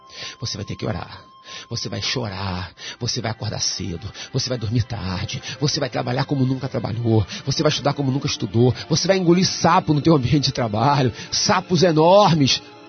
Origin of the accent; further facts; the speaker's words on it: Brazil; Sou brasileiro como você.